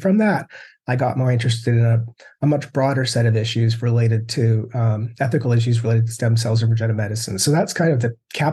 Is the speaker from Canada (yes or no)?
yes; Canada; I'm a Canadian who ended up going to graduate school in the United States.